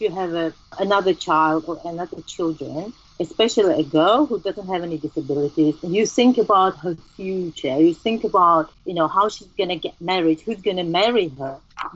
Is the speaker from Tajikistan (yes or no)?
yes; Tajikistan; myself growing up in Tajikistan